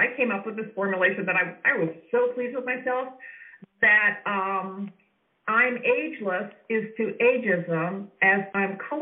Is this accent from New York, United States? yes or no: yes; New York City, New York, United States; I mean, a lot of New York City, my hometown, just started an anti-ageism campaign.